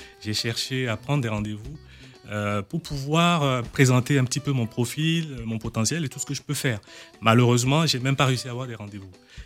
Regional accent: Togo; je suis togolais. Effectivement, je vais souvent à Lomé, hein, avec la famille.

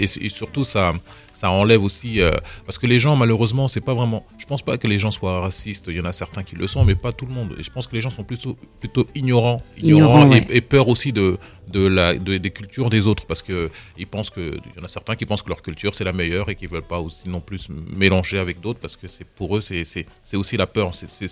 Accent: Mantes-la-Jolie, Île-de-France, France; Je viens de Mantes-la-Jolie, donc c'est un plaisir d'aller jouer là-bas.

